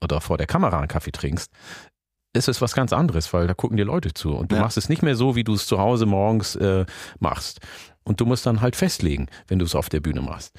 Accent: Oromia, Ethiopia; born there; German is a second language; Ich bin in Oromia geboren, ihr nicht.

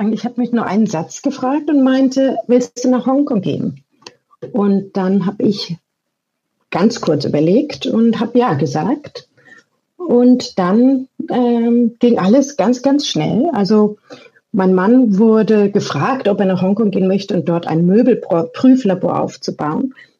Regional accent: Erlangen, Bavaria, Germany; der ist auch Erlanger, ich komme auch aus Erlangen.

